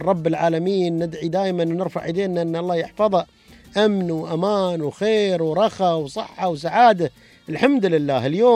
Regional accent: Dubai, United Arab Emirates; أني أنا مواطن من هذه الدولة. وين ما أسير، وين ما أسير في الكرة الأرضية أعرف بعمري وأقول أنا من دولة الإمارات العربية المتحدة، أنا من دبي.

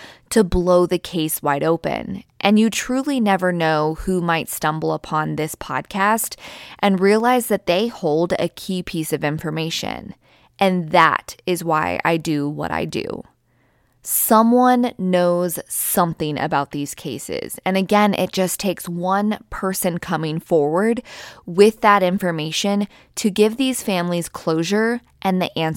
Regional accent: Keizer, Oregon, United States; Today's case actually took place in my hometown of Kaiser, Oregon.

